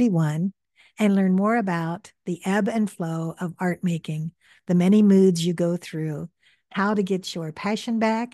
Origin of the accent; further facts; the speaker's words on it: Ohio, United States; my home state is Ohio, and my family down there were going crazy over this. They were in the Cincinnati area